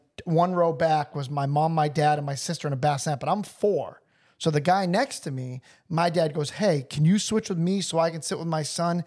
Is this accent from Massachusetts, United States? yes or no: yes; Falmouth, Massachusetts, United States; I'm from Falmouth, Massachusetts.